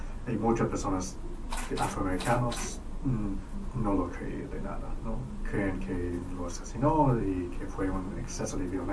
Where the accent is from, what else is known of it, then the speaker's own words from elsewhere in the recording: Canada; soy de Canadá. Soy de Canadá, pero yo pienso que sí